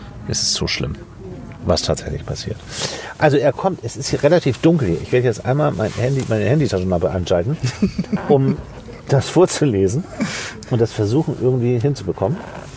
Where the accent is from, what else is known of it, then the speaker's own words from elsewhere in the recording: Schleswig-Holstein, Germany; Müssen wir als Schleswig-Holsteiner ja mal sagen.